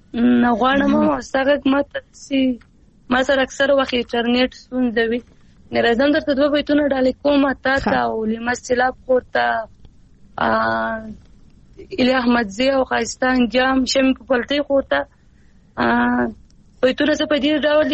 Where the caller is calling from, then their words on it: Quetta, Balochistan, Pakistan; زه کوټه نه بلوچستان